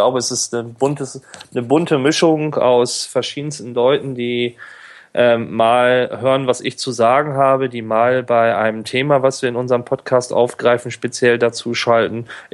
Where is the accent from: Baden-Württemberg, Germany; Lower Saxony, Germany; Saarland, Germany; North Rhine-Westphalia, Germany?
Lower Saxony, Germany; Oldenburg; born there; now in Braunschweig, Germany; Ich komme aus Deutschland und bin geboren in Oldenburg, lebe aber in Braunschweig.